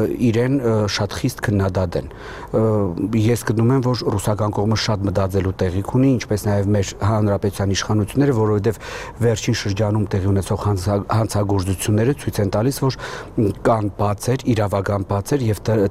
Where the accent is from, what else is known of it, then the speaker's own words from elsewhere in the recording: Gyumri, Shirak, Armenia; Որպես գյումրեցի ես կարող եմ մի քանի դեպքի հիշել